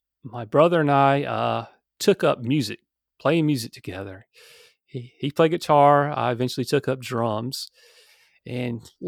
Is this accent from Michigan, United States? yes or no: no; South Carolina, United States; The sunny state of South Carolina, and I've pretty much been here all my life. I guess you can say I was just basically from middle-class family growing up.